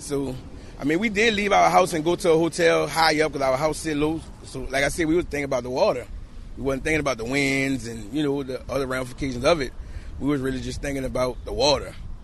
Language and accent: English; New Orleans, Louisiana, United States; New Orleans, Louisiana.